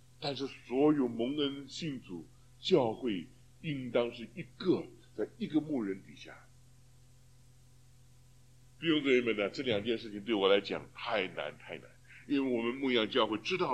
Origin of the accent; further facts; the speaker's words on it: China; 今天我们是中国人，我们讲中文